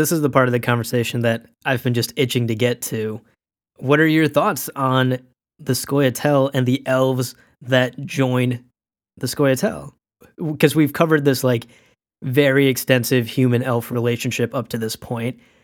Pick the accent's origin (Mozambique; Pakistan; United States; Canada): Pakistan; born there; I was born in Pakistan